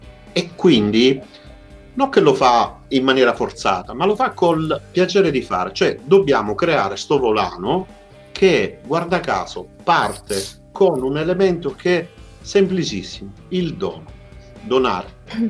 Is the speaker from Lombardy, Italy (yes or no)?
no; Rome, Lazio, Italy; sono di Roma, faccio l'insegnista